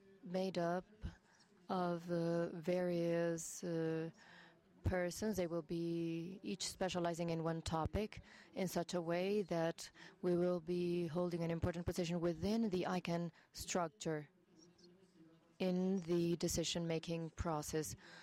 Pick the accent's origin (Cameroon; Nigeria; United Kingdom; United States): Cameroon; from Cameroon.